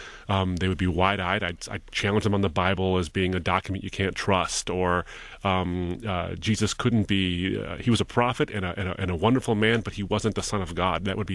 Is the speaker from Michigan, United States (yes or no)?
yes; Michigan, United States; Well, I was raised in a very, very close home. I was born here in Michigan, and to an immigrant Lebanese man who came here with virtually nothing and made a success out of himself.